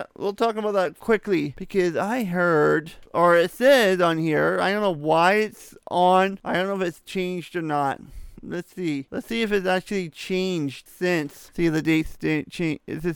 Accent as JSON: {"language": "English", "country": "Canada", "said": "they don't allow it up here in Canada. So we are not allowed to watch their feeds as we're Canadian."}